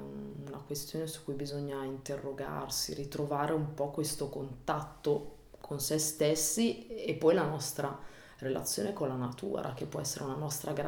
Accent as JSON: {"language": "Italian", "region": "Ticino", "country": "Switzerland", "tie": "born or raised there", "said": "sarà che siamo tutti cresciuti almeno qui in Ticino, in Svizzera"}